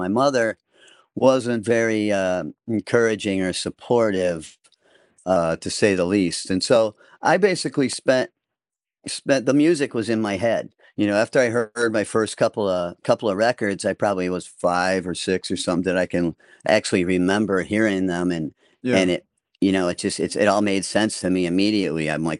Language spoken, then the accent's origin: English; Blue Island, Illinois, United States; Born and raised in Chicago. It's called Blue Island. It's just south of Chicago. It's basically South Chicago.